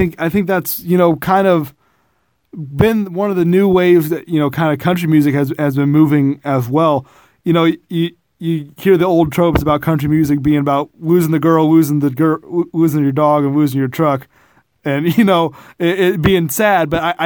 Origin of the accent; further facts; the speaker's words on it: Staunton, Illinois, United States; I'm actually from Staunton, Illinois, which is about an hour north of Patoka, so I know that southern Illinois, you know, area pretty well